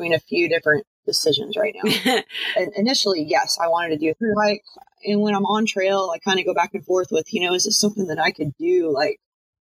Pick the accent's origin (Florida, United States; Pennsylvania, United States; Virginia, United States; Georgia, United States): Georgia, United States; Stone Mountain; I grew up in Stone Mountain, Georgia. We've got this gigantic granite rock that's where we would go hike all the time.